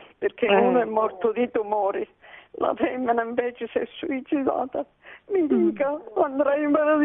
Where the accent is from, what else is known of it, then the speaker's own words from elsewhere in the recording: Sicily, Italy; now in Naples, Italy; non sono al mio paese, io sono siciliana, ma sono a Napoli.